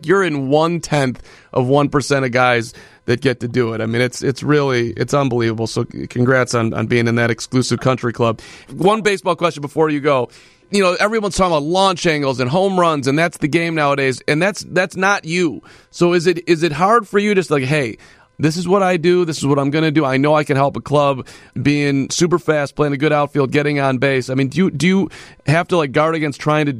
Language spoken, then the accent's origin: English; Highland Park, Illinois, United States; Most guys from the northern suburbs, and I grew up in Highland Park, I say this, you know, and not at a haze than anyone